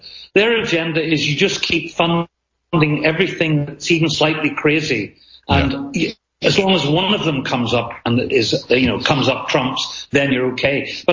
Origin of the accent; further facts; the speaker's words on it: Northern Ireland, United Kingdom; because I'm from Northern Ireland and we know about bomb disposal there.